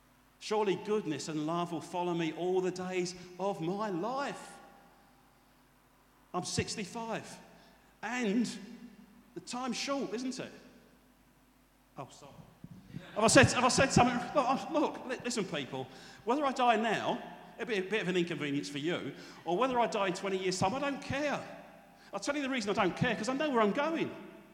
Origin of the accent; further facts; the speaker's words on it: United Kingdom; Yeah, but I'm British.